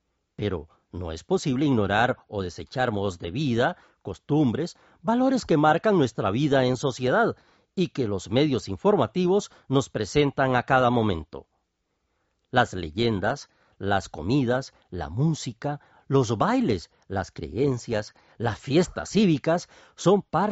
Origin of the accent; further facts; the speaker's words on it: Costa Rica; Nuestro país tiene muchos aspectos que nos hacen a los costarricenses diferente